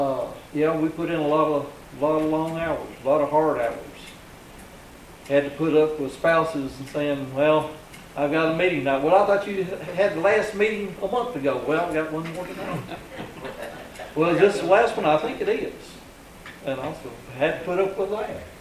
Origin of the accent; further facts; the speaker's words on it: Tullahoma, Tennessee, United States; also born or lived in Lincoln County, Tennessee; My roots go back to this county almost 200 years now. I was born in Lynn County Hospital. And I was raised in Tullahoma, but I chose after I got out of school at UT and I ought to come back to Lincoln County to live.